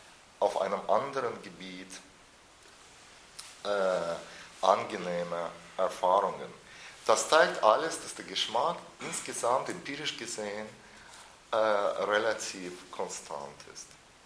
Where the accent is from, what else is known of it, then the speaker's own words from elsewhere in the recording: Russia; now in Germany; in Russland, wo ich herkomme